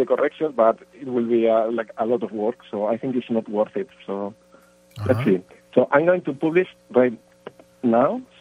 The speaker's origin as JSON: {"language": "English", "town": "Madrid", "region": "Community of Madrid", "country": "Spain", "said": "from Madrid."}